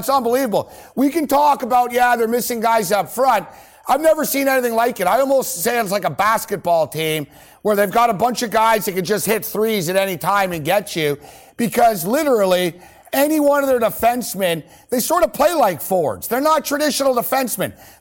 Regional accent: Montreal, Quebec, Canada; I always tell you, Brian, I grew up in Montreal watching you, right?

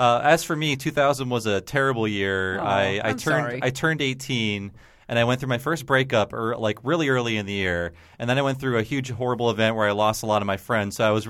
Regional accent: Youngstown, Ohio, United States; Yeah, I come from Youngstown. It's worse.

